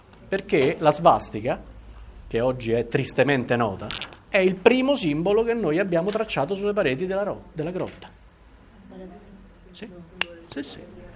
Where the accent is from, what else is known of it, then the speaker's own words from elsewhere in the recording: Rome, Lazio, Italy; per quanto mi dolga dirlo, essendo io romano